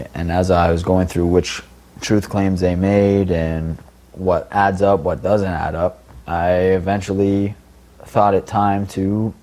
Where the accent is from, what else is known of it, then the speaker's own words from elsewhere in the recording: Toronto, Ontario, Canada; also born or lived in Innisfil; I didn't grow up in a Christian home, but from a young age, we grew up in Toronto, Hector Avenue, Christie Pitts area, Bloor and Christie.